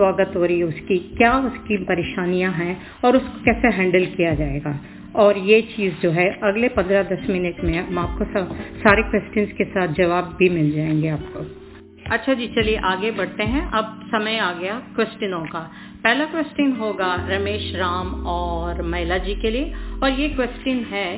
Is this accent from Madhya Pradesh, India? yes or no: no; Delhi, India; now in Melbourne, Australia; और मैं दिल्ली से हूँ। यहाँ मेलबर्न में 25-30 साल से रहती हूँ।